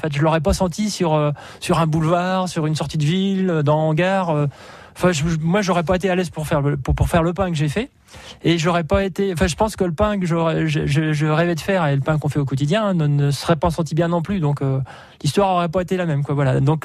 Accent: Normandy, France; now in Nantes, France; enfin je suis pas nantais, hein, je suis normand.

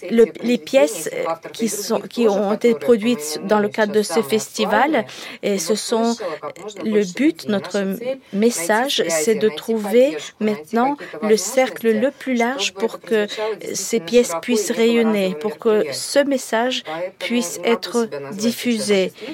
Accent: Russia; first language Russian; French is a second language; on est né porteur de la langue russe et on vient d'où on vient, de la Russie

